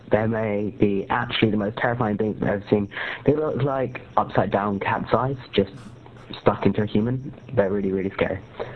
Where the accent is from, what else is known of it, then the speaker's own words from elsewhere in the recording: London, United Kingdom; from London, UK.